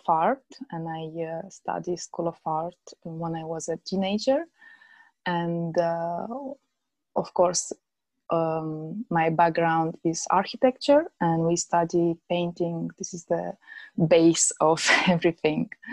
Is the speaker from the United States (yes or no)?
no; Moldova; now in London, United Kingdom; So I'm from Moldova, East Europe, and I'm living in London for 5 years.